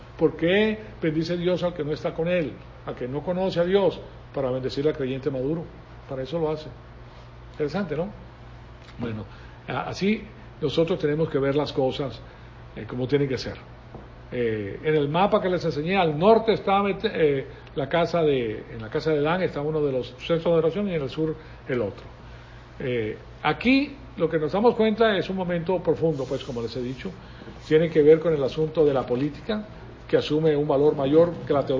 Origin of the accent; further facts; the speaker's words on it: Venezuela; moved away; ustedes saben que yo me crié en Venezuela, hasta el año 62.